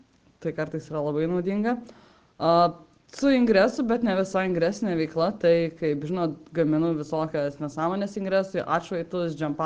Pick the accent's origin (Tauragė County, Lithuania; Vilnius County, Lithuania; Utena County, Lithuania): Vilnius County, Lithuania; Vilnius; žmogus iš Kauno, aš iš Vilniaus